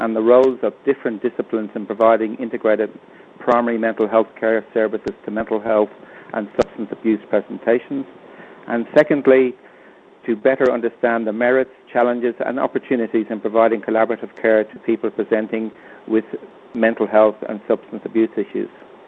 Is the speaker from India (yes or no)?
no; Townsville, Queensland, Australia; from Townsville.